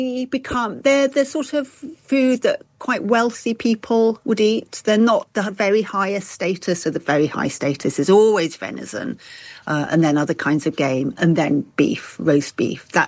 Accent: Leeds, Yorkshire and the Humber, United Kingdom; Well, I'm from Leeds, so of course not.

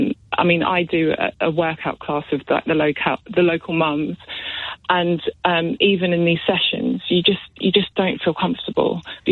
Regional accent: Eltham, London, United Kingdom; And I grew up near Eltham

